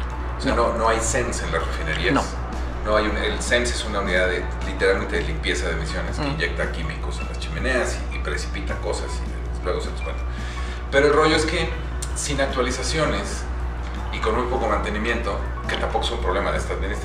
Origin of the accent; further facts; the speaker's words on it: Mexico; born there; Nosotros los que estamos viejos y nacimos en los 70s, en México